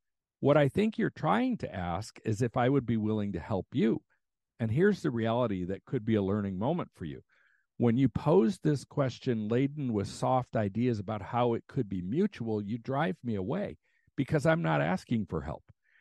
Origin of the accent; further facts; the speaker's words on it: United States; As an American, I've been taught to love self-sufficiency, and I'm not alone in this reality.